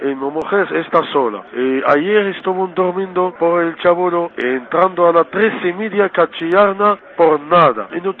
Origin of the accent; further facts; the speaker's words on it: Morocco; Spanish is a second language; Soy un chico marroquí, tengo 35 años.